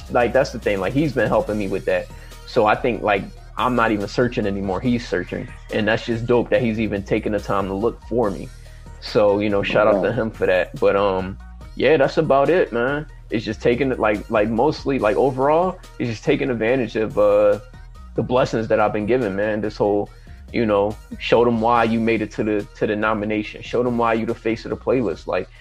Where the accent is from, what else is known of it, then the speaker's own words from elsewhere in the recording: Philadelphia, Pennsylvania, United States; Because you know I'm from Philly, man. I gotta let people know that.